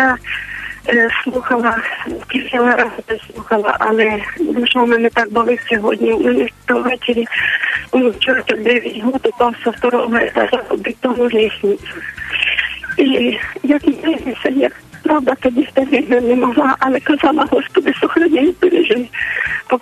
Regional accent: Zaporizhzhia Oblast, Ukraine; Ні, ми самі теж із Запоріжжя, все, тільки ясно. Села 45 кілометрів з Дніпровки від Запоріжжя.

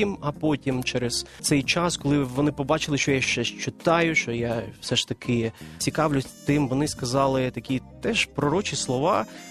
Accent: Donetsk, Donetsk Oblast, Ukraine; Ukrainian is a second language; Я сам з Донецька, і ви розумієте, що в Донецьку не було ані часу, ані приводу вивчати українську мову.

